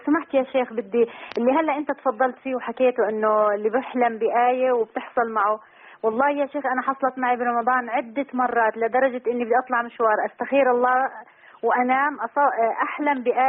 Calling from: United Arab Emirates; فإحنا من الإمارات الوقت بيننا وبينكم ساعتين

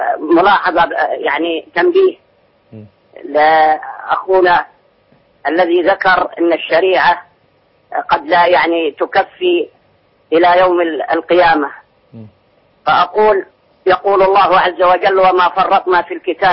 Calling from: Sharqia Governorate, Egypt; من الشرقية

